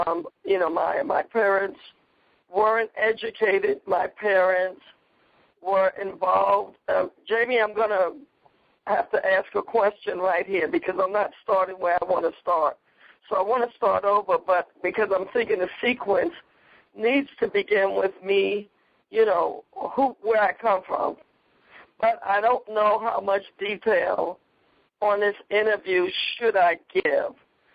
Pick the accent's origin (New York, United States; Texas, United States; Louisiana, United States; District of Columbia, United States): New York, United States; Bronx; I was raised in the Bronx, New York, and was really raised in what we considered the ghetto area.